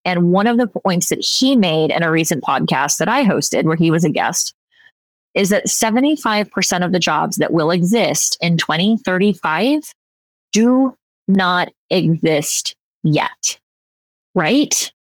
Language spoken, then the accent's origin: English; Florida, United States; I grew up in South Florida and my mom and I struggled.